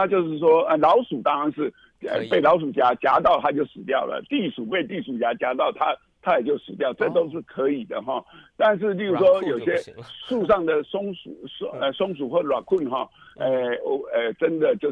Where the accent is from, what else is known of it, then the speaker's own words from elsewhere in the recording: Taiwan; 我在台湾长大之后